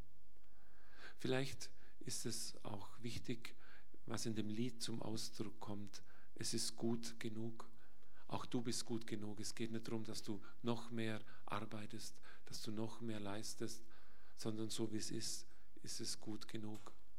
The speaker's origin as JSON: {"language": "German", "region": "Bavaria", "country": "Germany", "tie": "born or raised there", "said": "Er kommt eigentlich aus meiner Heimat, aus Witteslingen. Ich bin nur zwei Ortschaften weiter geboren"}